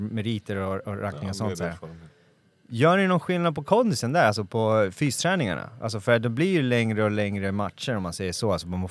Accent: Chile; jag är chilenare så han pratade lite spanska.

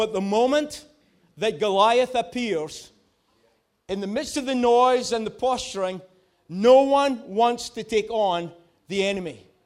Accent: Peterhead, Scotland, United Kingdom; Yes, we're from Peterhead.

